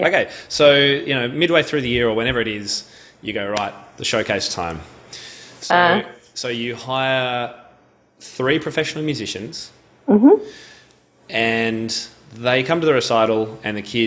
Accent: Australia; Being an Aussie, I don't know what that means.

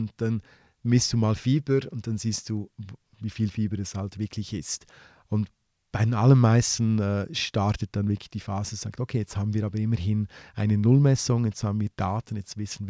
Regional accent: Solothurn, Switzerland; Solothurn als schönste Barockstadt der Schweiz, meine Heimatstadt.

